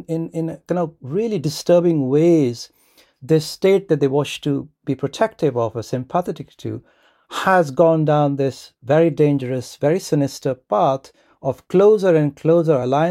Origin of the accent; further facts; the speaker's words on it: India; I grew up in India in a Hindu nationalist family